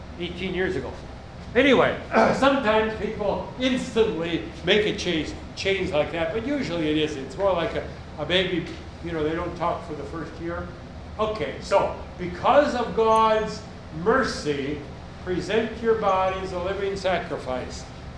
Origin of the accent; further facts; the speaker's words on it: Green Bay, Wisconsin, United States; I grew up in Green Bay, Wisconsin, and Green Bay, Wisconsin is a very Catholic town.